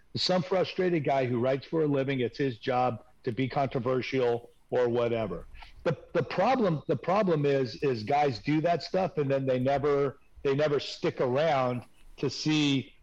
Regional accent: San Francisco, California, United States; And we went to San Francisco, which is my hometown.

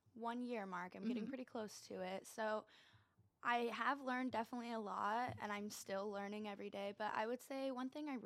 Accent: Yorktown, Indiana, United States; Well, technically, I'm from Yorktown.

